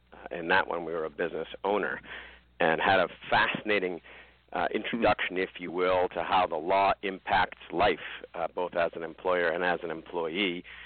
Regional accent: Brookline, Massachusetts, United States; I was born and raised in Boston. I actually grew up in Brookline, went to Brookline High

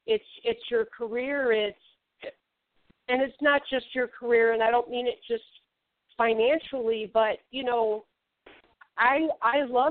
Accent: Chicago, Illinois, United States; I grew up in Chicago.

